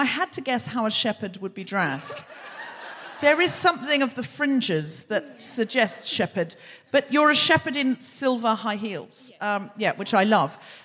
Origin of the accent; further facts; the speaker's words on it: Australia; I'm from Australia